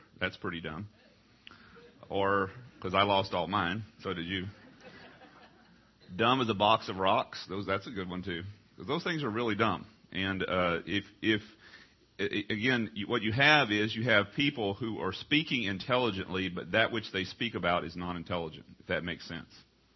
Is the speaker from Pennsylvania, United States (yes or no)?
no; Texas, United States; I'm a redneck. You know, I'm from East Texas, and we just think real concretely.